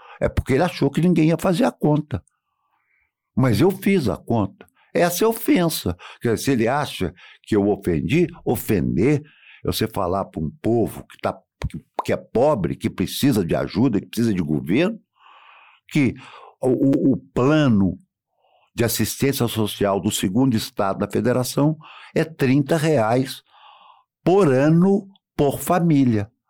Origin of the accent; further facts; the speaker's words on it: Minas Gerais, Brazil; meus irmãos são mineiros, meus avós são mineiros, tirando um que veio da Síria, dois. Nós somos daqui, somos mineiros, sabemos o valor de Minas Gerais.